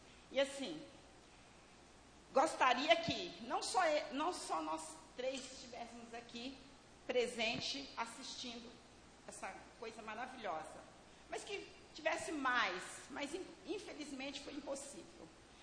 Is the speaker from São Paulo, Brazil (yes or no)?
no; Teófilo Otoni, Minas Gerais, Brazil; now in Alfenas, Brazil; Eu sou de Teófilo Otoni, meus irmãos são de Belo Horizonte. E assim, agora nós somos de Alfenas.